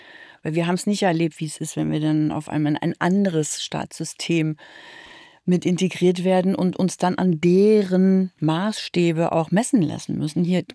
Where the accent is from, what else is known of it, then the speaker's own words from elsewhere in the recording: West Germany, Germany; born there; Also ich bin ja im Westen geboren. Also vielen Ostlern ist klar, dass ich aus dem Westen bin.